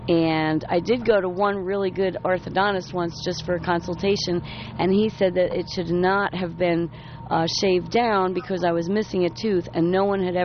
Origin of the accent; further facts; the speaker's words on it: New York, United States; now in Columbus, United States; I'm from New York.